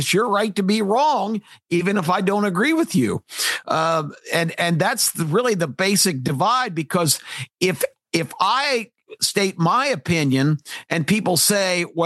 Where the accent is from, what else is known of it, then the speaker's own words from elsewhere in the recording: United States; because I am an American who believes in this country, who believes in its potential.